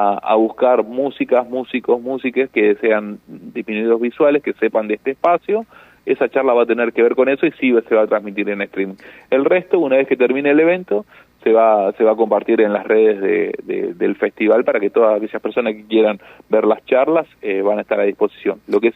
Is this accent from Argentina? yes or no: yes; Santa Rosa, La Pampa, Argentina; born there; now in General Pico, Argentina; Yo nací en Santa Rosa, y hoy, viviendo en General Pico